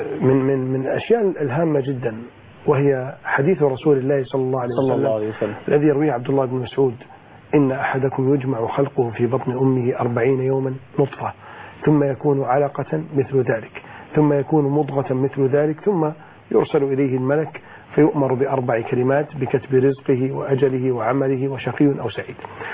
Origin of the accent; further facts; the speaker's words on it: Saudi Arabia; عندنا في السعودية